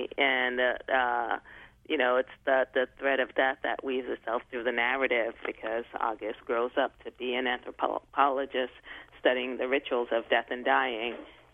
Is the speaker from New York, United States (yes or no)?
yes; Brooklyn, New York, United States; I ended up getting the house that I grew up in Bushwick and bearing witness to how the neighborhood was so quickly changing